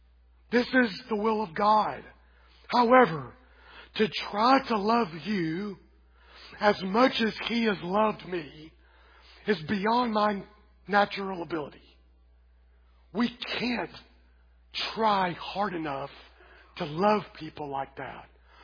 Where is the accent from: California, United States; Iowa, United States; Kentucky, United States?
Kentucky, United States; this reminds me of the church I grew up in Kentucky.